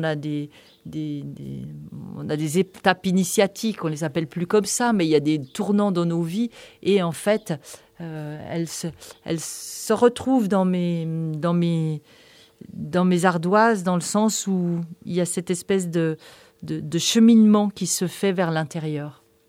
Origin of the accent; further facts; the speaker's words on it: Geneva, Switzerland; now in France; je suis originaire de Genève, là où j'ai fait l'école d'art. Et puis, je suis très vite allée m'installer en Haute-Savoie, donc en France, là, en France voisine.